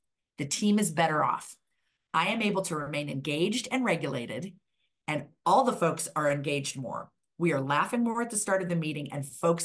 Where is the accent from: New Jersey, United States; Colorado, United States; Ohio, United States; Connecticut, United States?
Colorado, United States; I grew up in Colorado in my family's own business.